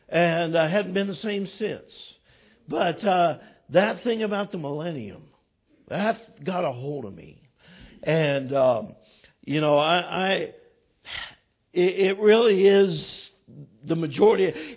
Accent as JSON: {"language": "English", "region": "California", "country": "United States", "tie": "born or raised there", "said": "I grew up in California, up in the mountains by Yosemite National Park"}